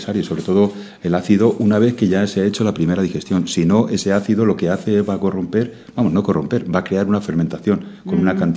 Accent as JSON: {"language": "Spanish", "town": "Segovia", "region": "Castile and León", "country": "Spain", "said": "Yo soy de Segovia, toda mi familia ha sido agricultor. Y tengo esa procedencia."}